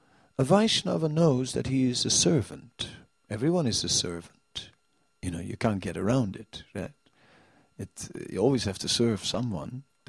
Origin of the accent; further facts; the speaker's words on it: Netherlands; English is a second language; I am from Holland